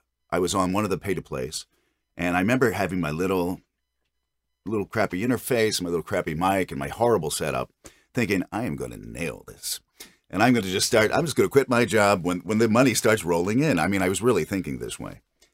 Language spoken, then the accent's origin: English; Philadelphia, Pennsylvania, United States; born there; also born or lived in Washington, D.C. / San Francisco; now in California, United States; Well, I'm from the East Coast, like so many of us. I was born in Philly, and my family still live back there in South Jersey.